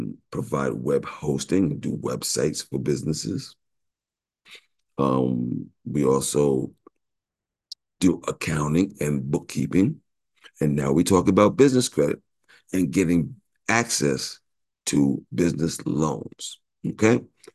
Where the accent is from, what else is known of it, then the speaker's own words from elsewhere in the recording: New York City, New York, United States; Once again, born and raised in New York City.